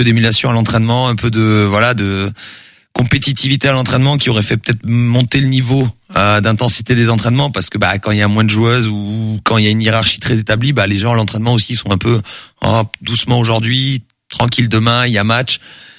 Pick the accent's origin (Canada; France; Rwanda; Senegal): France; South-West France; je viens du Sud-Ouest et on a des vraies valeurs dans la vie, dans le sport.